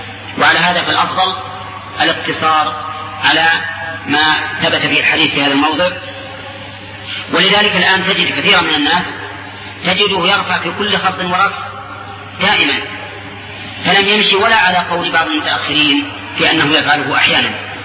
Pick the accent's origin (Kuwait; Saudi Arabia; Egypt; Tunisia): Saudi Arabia; كما يوجد عندنا في السعودية